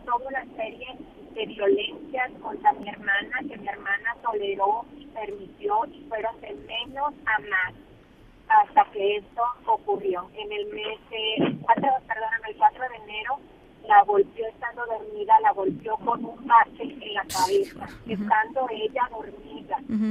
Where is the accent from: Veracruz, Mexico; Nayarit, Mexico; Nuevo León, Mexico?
Nuevo León, Mexico; Monterrey; Nosotros somos de Monterrey